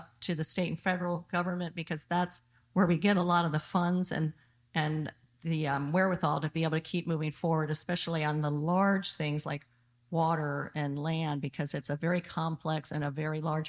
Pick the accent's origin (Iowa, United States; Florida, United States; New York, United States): Florida, United States; Miami; also born or lived in Jacksonville / California; I was born in Jacksonville, Florida. I was raised in Miami. I went to school at Vanderbilt in Nashville.